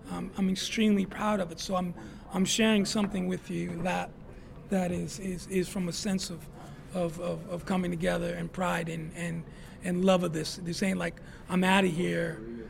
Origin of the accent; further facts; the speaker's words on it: Phoenix, Arizona, United States; That's not my Arizona.